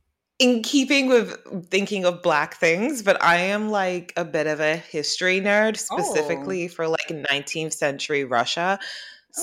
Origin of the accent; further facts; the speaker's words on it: Reading, South East England, United Kingdom; Because I am from Reading. I was born in Reading and I have a weird accent because I watched a lot of Cartoon Network and Nickelodeon as a kid, and it permanently messed up my accent for the rest of my life.